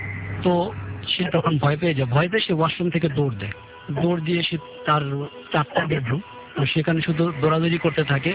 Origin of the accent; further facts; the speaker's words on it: Dhaka, Dhaka Division, Bangladesh; আমি পুরান ঢাকা থেকে এসেছি, কস্তবল এলাকা থেকে।